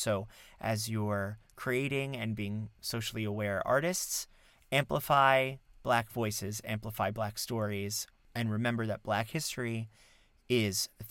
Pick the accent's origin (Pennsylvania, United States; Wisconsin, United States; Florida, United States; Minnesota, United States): Florida, United States; I grew up in South Florida, and I went to a performing arts program called Next Stop Broadway.